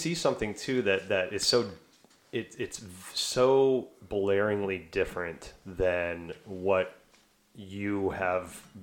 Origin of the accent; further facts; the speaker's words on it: the South, United States; But I grew up in the South in the 80s and 90s, very racially charged, very ignorant, you know, homophobia, racism, all that shit, right?